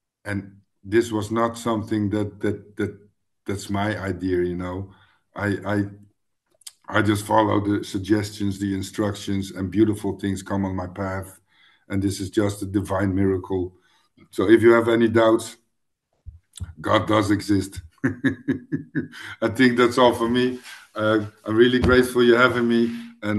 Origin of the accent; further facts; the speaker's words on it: Rotterdam, South Holland, Netherlands; English is a second language; I go to a men's meeting in my hometown in Rotterdam